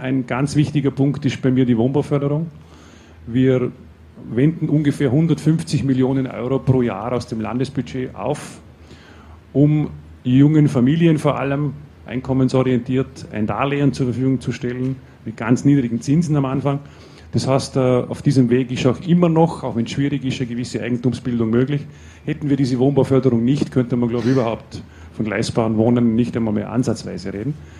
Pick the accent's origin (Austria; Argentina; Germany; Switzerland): Austria; Vorarlberg; Wir fühlen uns wohl als eigenständige Vorarlberger, nicht als Schweizer. Wir pflegen gute Beziehungen mit der Nachbarschaft. Aber wir sind natürlich auch gesunde Österreicher